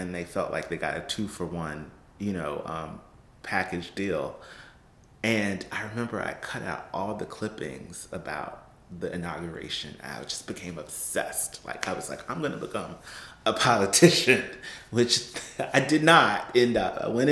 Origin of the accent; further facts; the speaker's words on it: Virginia, United States; the thing I loved about growing up in Virginia is that people, in a way, the neighborhood I grew up in was a flight community.